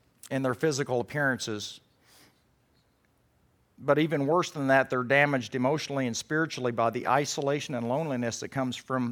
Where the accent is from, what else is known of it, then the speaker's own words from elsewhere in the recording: Texas, United States; When I was a kid growing up in Texas, I used to mess with armadillos because you can catch them.